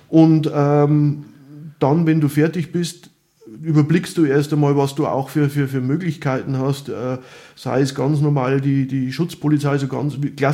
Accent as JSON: {"language": "German", "region": "Bavaria", "country": "Germany", "said": "bin aber inzwischen seit 11 Jahren wieder in die Oberpfalz zurückgekehrt. Also ich bin aus der Oberpfalz und jetzt inzwischen auf einer recht kleinen Dienststelle bei mir zu Hause gelandet."}